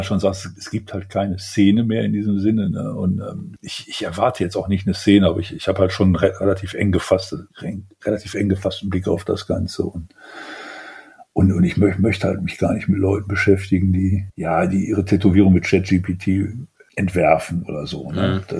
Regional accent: Wuppertal, North Rhine-Westphalia, Germany; Also ich bin in Wuppertal groß geworden.

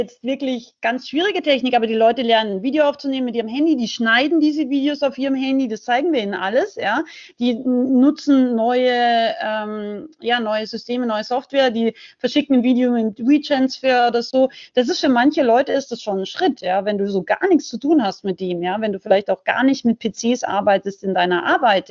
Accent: Austria; also ich bin ja auch aus Österreich eigentlich

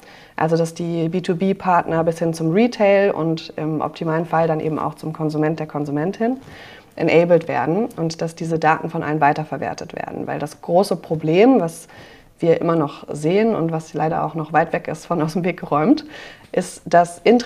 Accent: Freiburg, Baden-Württemberg, Germany; Mein persönlicher Hintergrund ist, ich komme aus Freiburg

